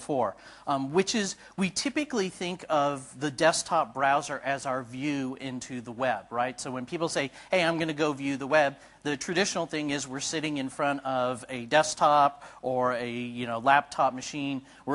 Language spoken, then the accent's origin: English; United States; As you might recognize from my accent, I'm from the United States.